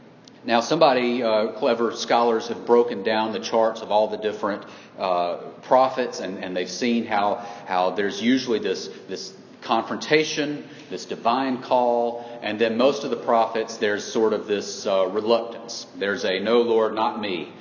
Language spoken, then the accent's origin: English; the South, United States; And being a Southerner, I really enjoy Southern literature.